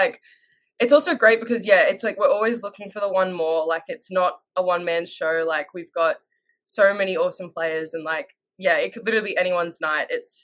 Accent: Australia; now in United States; I think we play, like, pretty positionless back home

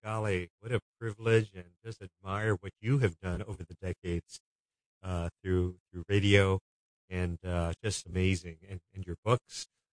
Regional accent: Honolulu, Hawaii, United States; Well, I grew up in Honolulu, Hawaii. In fact, I was born at a time before Hawaii was part of the United States.

